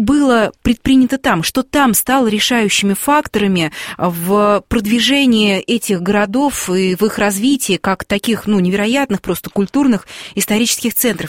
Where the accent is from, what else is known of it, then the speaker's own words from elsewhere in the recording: Kaluga Oblast, Russia; я же сама родом из Калужской области, у меня, например, в Балабаново, это рядом с Боровском, есть знакомые, друзья